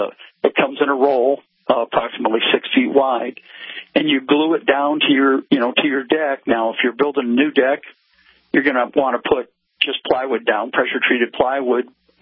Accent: Michigan, United States; Well, I was born and raised in Michigan. Went to school up there.

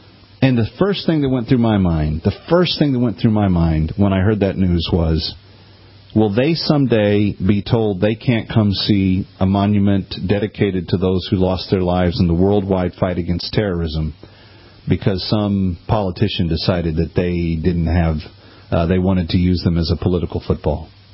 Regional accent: Fort Worth, Texas, United States; Let's go to Fort Worth, Texas, my hometown.

